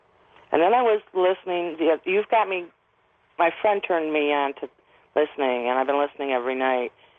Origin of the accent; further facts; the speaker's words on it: Jamestown, New York, United States; I'm from Jamestown, New York.